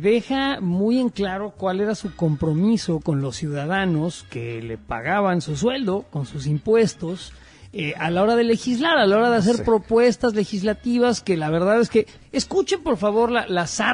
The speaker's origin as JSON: {"language": "Spanish", "country": "Mexico", "said": "me parece insultante como ciudadano mexicano que mis impuestos se usen"}